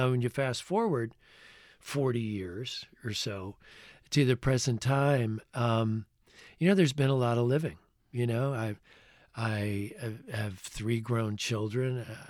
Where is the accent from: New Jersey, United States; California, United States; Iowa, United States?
Iowa, United States; I'm originally from Iowa, and country music was in the air when I was a kid